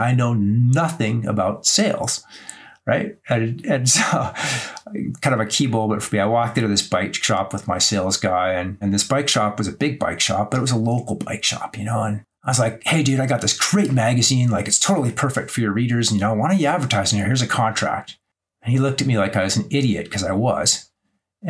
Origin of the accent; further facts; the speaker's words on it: Canmore, Alberta, Canada; I'm a kid from Canmore, Alberta.